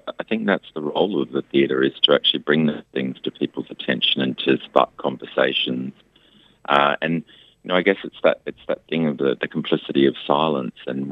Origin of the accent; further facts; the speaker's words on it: Sydney, New South Wales, Australia; Look, I grew up in Sydney and grew up gay in Sydney in the 80s.